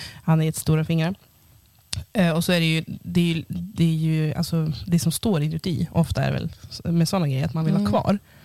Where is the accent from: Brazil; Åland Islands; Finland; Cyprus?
Cyprus; now in Sweden; Jag vet ju ändå lite om guld för att jag kommer från Cypern och där är guldet annorlunda.